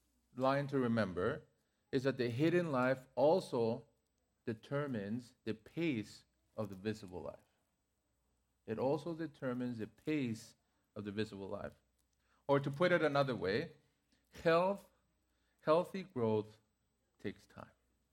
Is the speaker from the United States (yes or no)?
no; Mexico City, Mexico; moved away; also born or lived in Toronto, Canada; I think most of you guys know that I was born in Mexico City. I grew up in the city. And from Mexico, I moved to Toronto, another urban center.